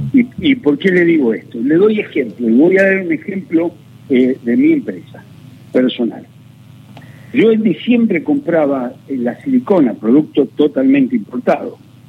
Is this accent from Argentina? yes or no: yes; Argentina; nosotros somos argentinos